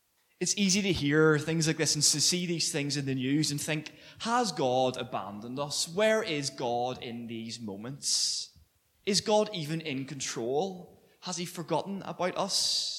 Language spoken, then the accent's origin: English; Northern Ireland, United Kingdom; I actually grew up running about these streets, lived in Orangefield, and just ran about here, spent a lot of my time in Clarewood Park.